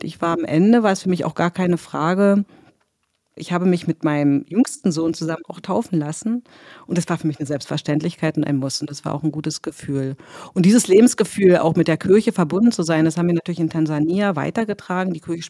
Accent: Berlin, Germany; ich bin ja eigentlich Berlinerin

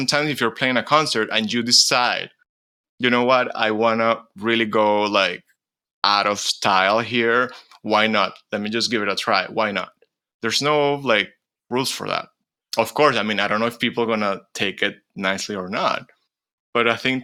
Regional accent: Venezuela; But at the end, we just say like, oh, I'm from Venezuela, and that's it.

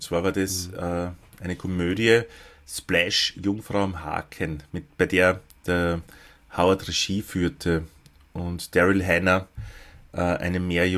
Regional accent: Lower Austria, Austria; in dem Ort, wo ich aufgewachsen bin, natürlich keine gegeben, sondern im nächstgrößeren, in Krems

